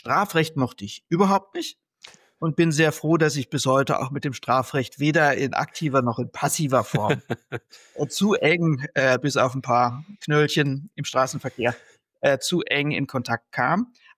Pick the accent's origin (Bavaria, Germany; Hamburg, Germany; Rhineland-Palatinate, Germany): Rhineland-Palatinate, Germany; Kaiserslautern; born there; auch eine tolle Referendarzeit danach in Kaiserslautern, meiner Geburtsstadt, abgelegt.